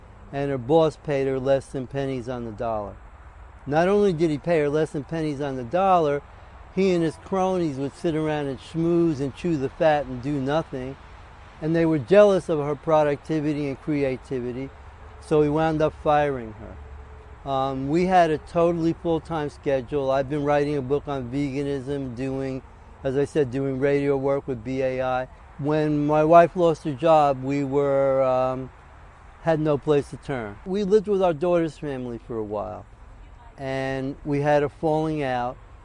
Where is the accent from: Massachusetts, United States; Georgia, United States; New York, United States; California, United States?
New York, United States; New York City; moved away; We came from New York City, from Queens. Jamaica, Jamaica State. We lived in an apartment there for 11 years.